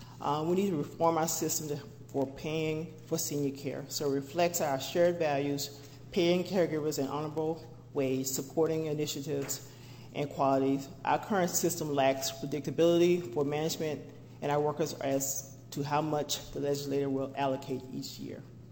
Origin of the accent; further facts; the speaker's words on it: Minnesota, United States; As a Minnesotan living longer